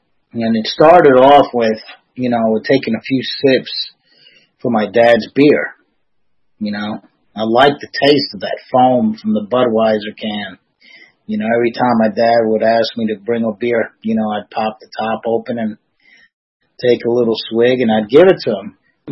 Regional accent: Queens, New York, United States; But, see, as a kid growing up in Woodside, Queens, it was a very diverse area, predominantly Irish, Italian

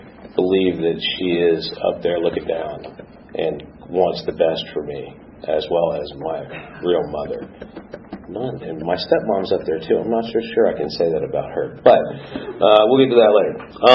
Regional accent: Pennsylvania, United States; also born or lived in White Plains, New York / New Jersey; But I was born in 1966 in White Plains, New York. And, And lived up there for a couple of years, then moved to New Jersey and then to Pennsylvania.

